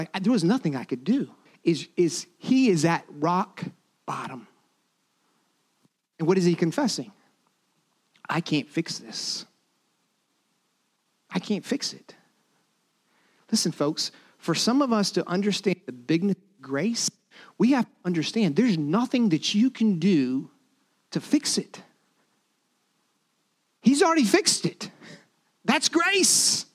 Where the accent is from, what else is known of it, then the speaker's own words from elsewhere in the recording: Florida, United States; And so I grew up in Florida, but I thought of myself as a pretty good surfer